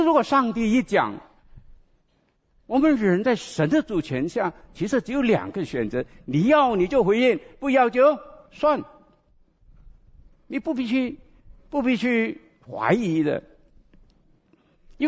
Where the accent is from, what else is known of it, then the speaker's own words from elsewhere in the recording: Sungai Siput, Perak, Malaysia; 我出生在和风，你们不知道，从这边开车两个小时就到我的家乡。你知道和风在怡保，你们知道怡保吗？怡保再上去有个小小的城镇叫做和风